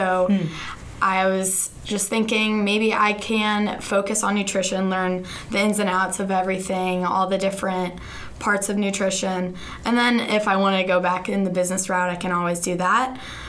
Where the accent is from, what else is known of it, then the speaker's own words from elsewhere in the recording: St. Louis, Missouri, United States; I'm from St. Louis, Missouri, and my last name is actually German.